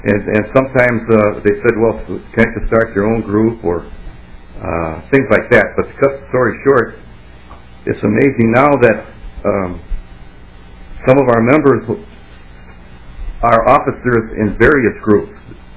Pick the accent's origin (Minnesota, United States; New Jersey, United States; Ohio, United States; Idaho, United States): Minnesota, United States; born there; I was born in Minnesota 75 years ago.